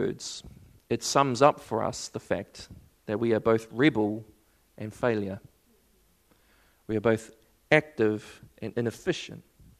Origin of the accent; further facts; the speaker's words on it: Waikato, New Zealand; I grew up in the Waikato, just to let you know, Te Awamutu down the road, hey. I grew up in the Waikato